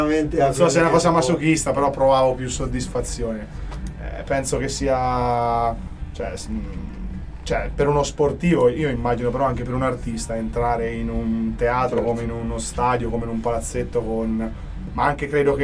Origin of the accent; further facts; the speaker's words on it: Marsciano, Umbria, Italy; io considero che sono di Marciano, quindi lì era molto seguita